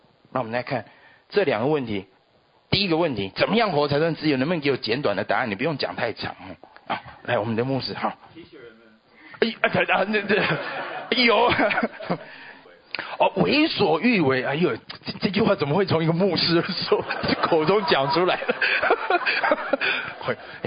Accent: Taiwan; 我还记得我从台湾来

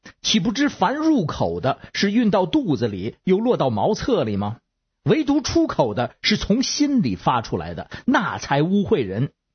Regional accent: Beijing, China

